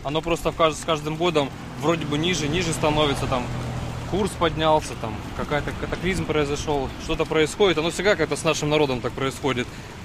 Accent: Ukraine; я в Украине, понятно, я украинец

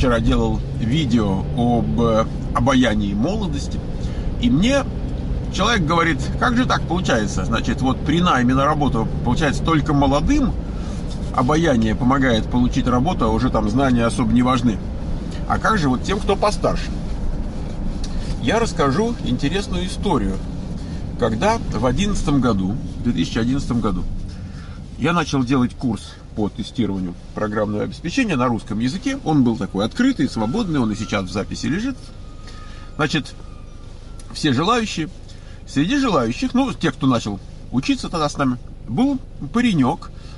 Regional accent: Russia; я вот тут россиянин, живу в Калуге, собственно, мне нравится здесь

